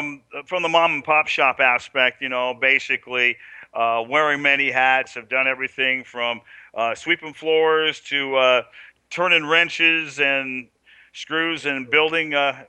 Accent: Washington, United States; now in Olympia, United States; I'm originally from Northwest Washington, primarily the Skagit Valley and Whidbey Island area. And now I call the South Sound part of the state home.

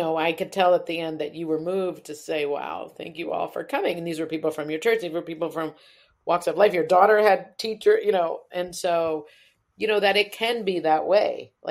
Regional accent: Westport, United States; you know, I grew up in Westport. I've lived here my whole life.

